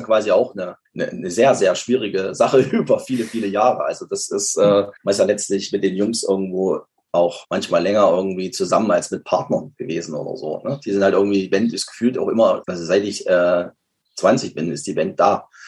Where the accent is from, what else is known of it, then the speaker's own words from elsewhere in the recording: Weimar, Thuringia, Germany; wir sind halt aus der Nähe aus Weimar